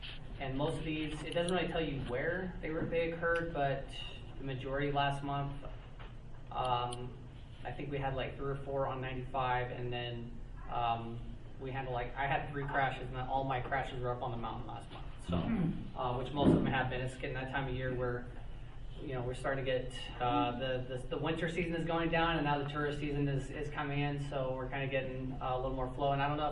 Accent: Beatty, Nevada, United States; I worked up in Beatty for 6 years. I'm from Beatty, so I played Indian Springs a lot when I was in high school.

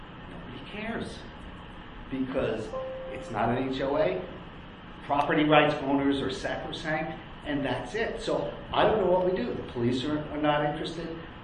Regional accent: New York City, New York, United States; I'm from New York City originally.

